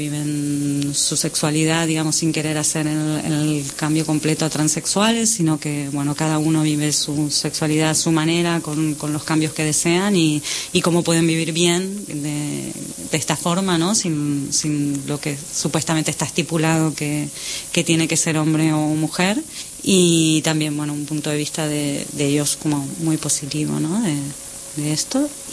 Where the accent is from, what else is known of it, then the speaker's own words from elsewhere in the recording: Argentina; moved away as an adult; now in Barcelona, Spain; vengo desde Argentina. Hace unos 10 años que estoy en Barcelona